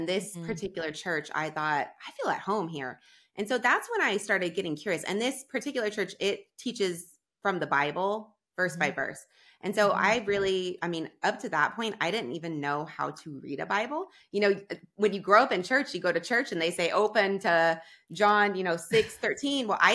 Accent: Dallas, Texas, United States; I live in Texas, so in Dallas.

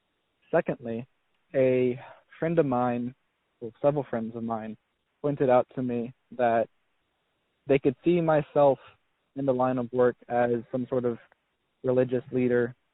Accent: Parkersburg, Maryland, United States; Yeah, I was born and raised in Parkersburg, Maryland. I was raised Protestant, actually.

